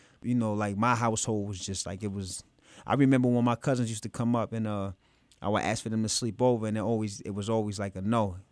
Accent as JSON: {"language": "English", "town": "Allentown", "region": "Pennsylvania", "country": "United States", "tie": "born or raised there", "also_born_or_lived": "North Carolina", "said": "Well, I was born down south, North Carolina, and I was raised in Allentown, PA."}